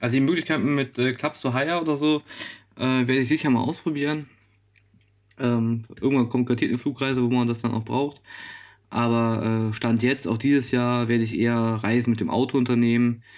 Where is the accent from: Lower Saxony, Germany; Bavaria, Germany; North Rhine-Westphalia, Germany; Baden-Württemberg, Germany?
North Rhine-Westphalia, Germany; Man muss dazu sagen, wir kommen aus der Kölner Ecke.